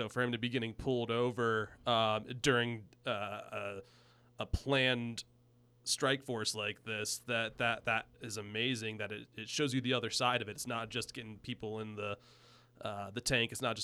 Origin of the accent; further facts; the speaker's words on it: Ohio, United States; I'm from Ohio. I feel at home when it's gray outside.